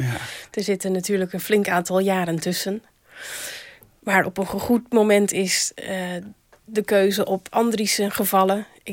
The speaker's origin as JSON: {"language": "Dutch", "town": "Hedel", "region": "Gelderland", "country": "Netherlands", "tie": "born or raised there", "said": "Mijn oud-oom, oom Cornelis, was in Hedel, het dorp waar ik ben opgegroeid"}